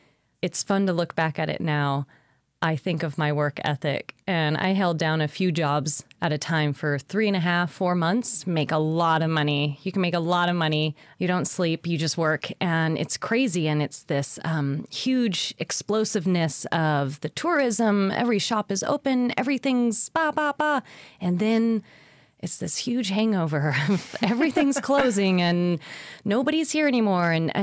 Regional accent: Seward, Alaska, United States; I grew up in Seward. My dad was actually born in Seward. So was my brother. My twin sister and I were not, but we came back 6 months later, so I feel like I'm from straight Seward.

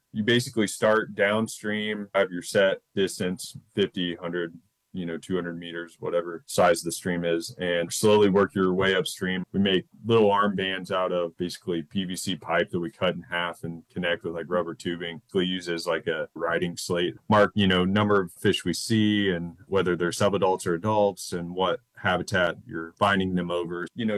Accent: Indiana, United States; I grew up in Indiana.

